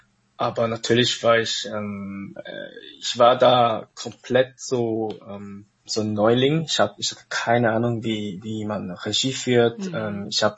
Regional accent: Zurich, Switzerland; bin 1991 in der Schweiz geboren und aufgewachsen und lebe auch jetzt noch in Zürich.

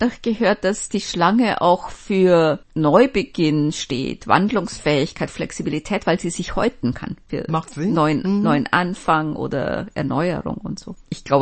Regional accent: Saarbrücken, Saarland, Germany; born there; Auch heute lege ich was zum Lesen bei, dieses Mal über einen Ausflug in meine alte Heimat, meinen Geburtsort Brebach, Stadtteil von Saarbrücken, wo ich bis 1986 wohnte.

